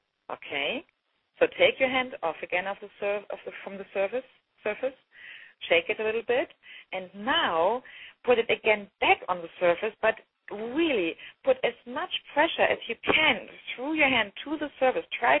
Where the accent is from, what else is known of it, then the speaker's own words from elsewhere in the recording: Germany; I'm from Germany, as you know.